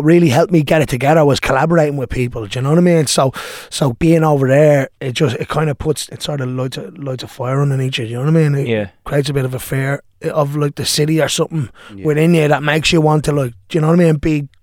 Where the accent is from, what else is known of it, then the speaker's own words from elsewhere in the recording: Dún Laoghaire, Leinster, Ireland; I'm from Dunleary, from a place called Monkstown Farm, just about 10 minutes outside Dunleary. Grew up in a working class background, council estate